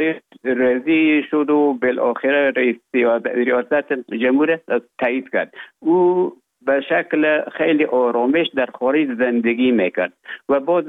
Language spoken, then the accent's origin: Persian; Herat, Afghanistan; born or raised there; moved away as an adult; also born or lived in Russia; now in Finland